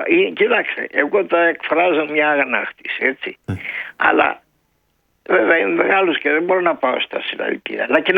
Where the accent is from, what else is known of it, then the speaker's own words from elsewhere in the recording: Peloponnese, Greece; Από τη Λακωνία.